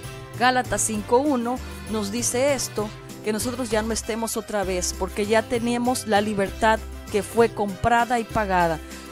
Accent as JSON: {"language": "Spanish", "country": "Mexico", "said": "Por ejemplo, nosotros como mexicanos, todos los que nacimos después de esos acontecimientos"}